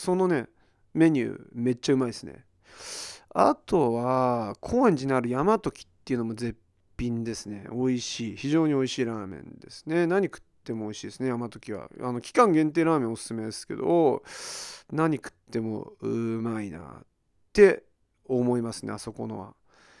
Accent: United States; now in Japan; もちろんアメリカンピザがもともと好きだったんですよ。アメリカで育ったし、みたいな。

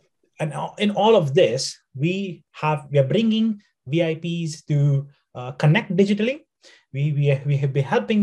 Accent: Nepal; also born or lived in India; now in United Kingdom; Yes, so as I said, I'm from Nepal. I have spent most of my life hustling in India. Did my engineering there, and then I came to UK 4 years ago

